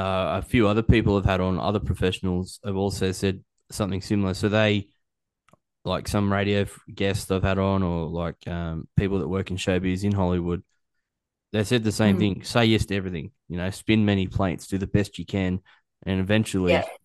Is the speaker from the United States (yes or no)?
no; Newcastle, New South Wales, Australia; Oh, I grew up in Newcastle. That'll always be home for me.